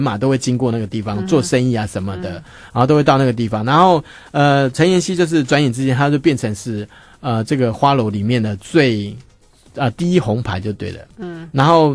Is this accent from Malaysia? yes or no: no; Taiwan